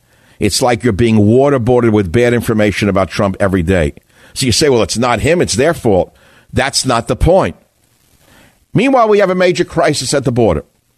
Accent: California, United States; I know as a Californian, I'm paying higher taxes.

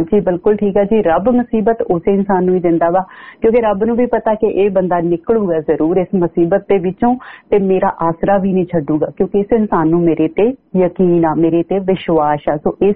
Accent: Punjab, India; now in Brisbane, Australia; ਜਿਵੇਂ ਆਪਾਂ ਅਸੀਂ ਮਾਲਵੇ ਵਾਲੇ ਕਹਿ ਦਿੰਦੇ ਕਿ ਅੱਜ ਬੱਦਲਵਾਈ ਹੋਈ ਹੋਈ ਆ

